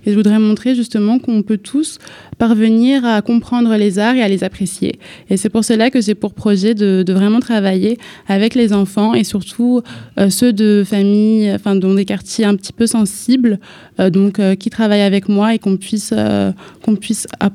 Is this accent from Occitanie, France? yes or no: no; Aubervilliers, Île-de-France, France; born there; Ce qu'il faut savoir, c'est qu'en fait je suis née en Seine-Saint-Denis, précisément à Aubervilliers.